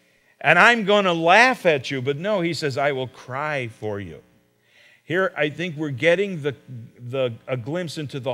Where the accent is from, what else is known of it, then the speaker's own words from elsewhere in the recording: United States; It's just a pride that I have about our country and about being American.